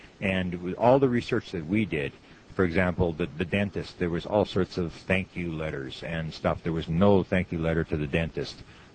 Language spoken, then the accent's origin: English; Manitoba, Canada; I'm from Canada, and I'm in the province right in the middle is the province of Manitoba, which is directly, for Americans, directly above North Dakota. It is considered to be one of the coldest places in the world